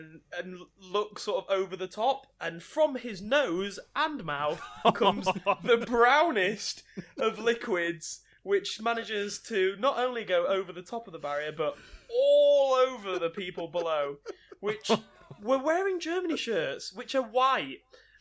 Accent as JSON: {"language": "English", "region": "England", "country": "United Kingdom", "said": "I'm English. I'm in Russia."}